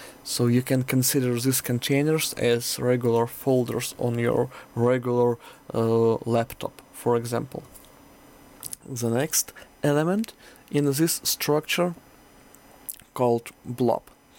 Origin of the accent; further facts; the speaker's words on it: Ukraine; hello my dear attendees … from Ukraine, I'm Microsoft Azure MVP